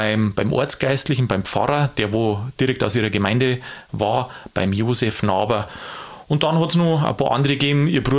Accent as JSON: {"language": "German", "region": "Bavaria", "country": "Germany", "said": "Und das Gleiche ist tatsächlich bei uns in Bayern passiert."}